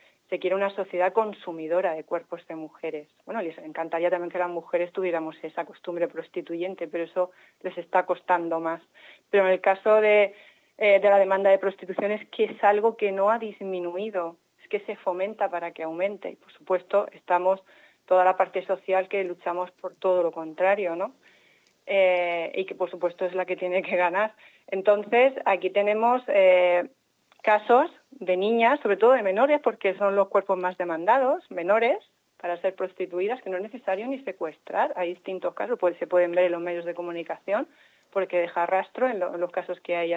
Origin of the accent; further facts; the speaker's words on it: Murcia, Region of Murcia, Spain; como es el caso de Murcia, yo soy de Murcia